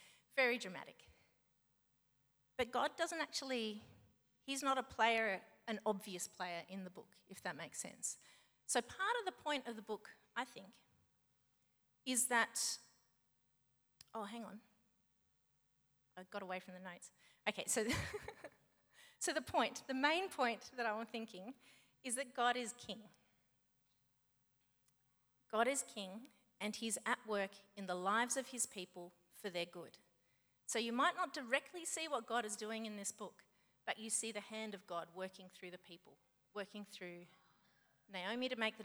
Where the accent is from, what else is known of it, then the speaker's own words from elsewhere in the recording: Mildura, Victoria, Australia; I grew up in Mildura in the 80s.